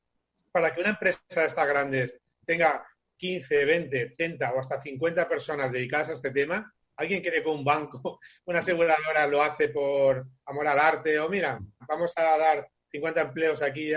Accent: Peru; No es que los peruanos somos

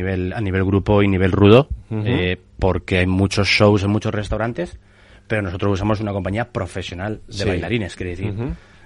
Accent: Spain; Muy resolutivo, como español, que somos nosotros, que somos nuestro carácter

